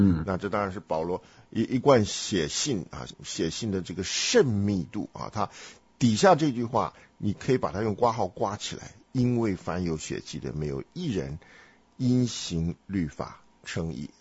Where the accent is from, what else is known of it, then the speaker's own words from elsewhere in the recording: Henan, China; 我可以讲，你不能讲，因为我是河南人。